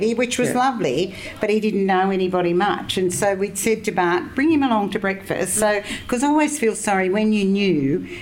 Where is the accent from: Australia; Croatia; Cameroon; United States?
Australia; Bourke, New South Wales; I was born in Bourke in 1948. We used to come and go from the bush.